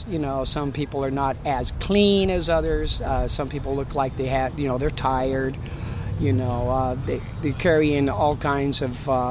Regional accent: Portland, Oregon, United States; I'm from here, Portland.

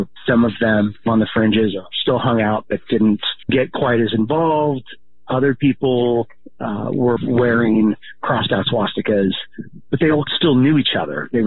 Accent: Portland, Oregon, United States; I grew up in the Portland area. I spent a lot of my youth tearing around downtown, skateboarding

